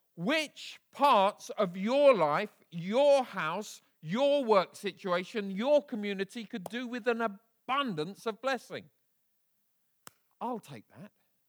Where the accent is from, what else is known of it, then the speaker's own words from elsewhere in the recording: Bedford, East of England, United Kingdom; I was raised in Bedford, a town about 50 miles north of here.